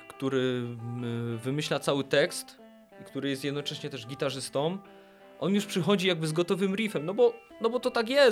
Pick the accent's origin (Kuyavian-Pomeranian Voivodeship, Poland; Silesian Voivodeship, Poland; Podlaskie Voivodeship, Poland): Silesian Voivodeship, Poland; metalowe zespoły zostawiłem w moim poprzednim miejscu zamieszkania, bo jestem z Zagłębia, tak, czyli jestem oswojonym Gorolem już teraz